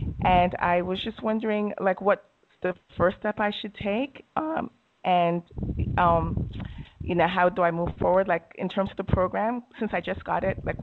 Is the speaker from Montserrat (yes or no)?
yes; Montserrat; I'm from Montserrat in the West Indies.